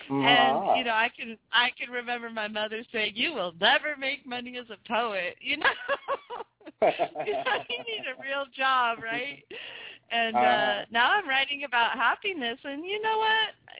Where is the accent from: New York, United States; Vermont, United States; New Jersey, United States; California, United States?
California, United States; Berkeley; also born or lived in Sausalito; So I'm a Californian born and raised, so I was born in Sausalito, California.